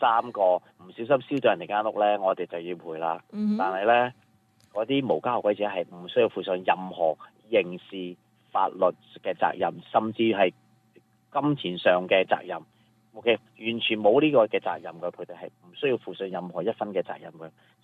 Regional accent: China; moved away as an adult; now in United States; 我嚟咗美国四十几年，我觉得我哋中国人系一个好勤力、好勤奋嘅民族嚟嘅

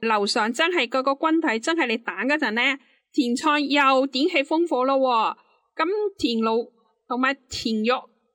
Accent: Hong Kong; 我香港人

